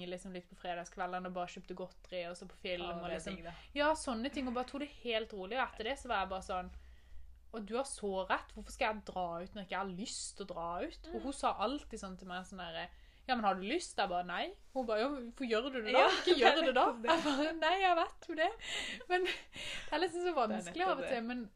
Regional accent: Kristiansand, Agder, Norway; Ja, det er meg. Jeg kommer fra Kristiansand

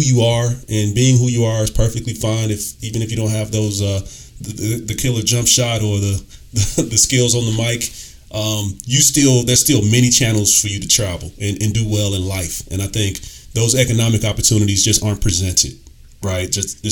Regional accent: Chicago, Illinois, United States; And growing up in South Chicago, where, in some areas not far from where I live, the life expectancy was 21 years.

